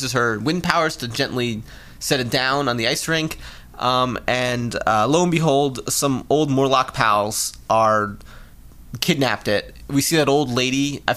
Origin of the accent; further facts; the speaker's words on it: Canada; Yeah, I'm from Canada.